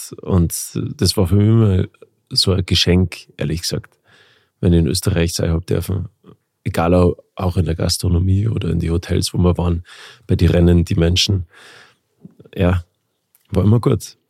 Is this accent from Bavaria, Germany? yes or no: yes; Garmisch-Partenkirchen, Bavaria, Germany; bei uns in Garmisch, Partenkirchen.